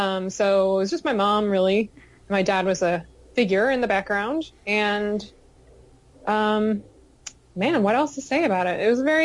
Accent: Mount Kisco, New York, United States; born there; I am, yeah. I was born in Mount Kisco, New York.

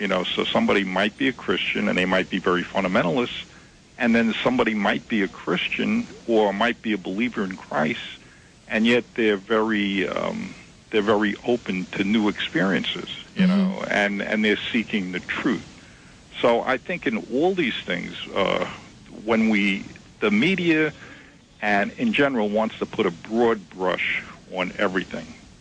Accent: New York, United States; I grew up in Queens, you know, and with and it was a very multiracial neighborhood.

